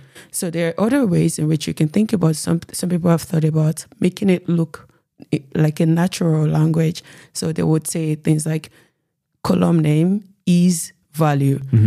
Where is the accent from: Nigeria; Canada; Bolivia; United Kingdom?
Nigeria; I am Nigerian